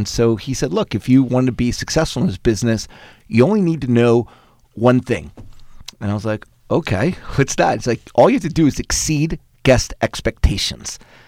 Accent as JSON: {"language": "English", "town": "Haddonfield", "region": "New Jersey", "country": "United States", "tie": "born there", "said": "I was born in Haddonfield, New Jersey."}